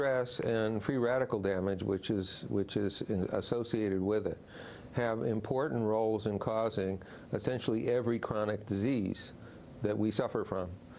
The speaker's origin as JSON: {"language": "English", "country": "United States", "said": "as an American scientist, I really hate to say this"}